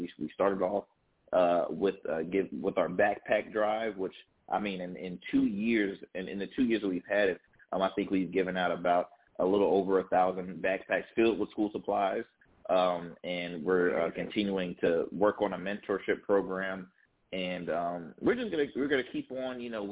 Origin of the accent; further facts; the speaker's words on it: Hampton, United States; at least in the Hampton, in my hometown. We have huge supporters here.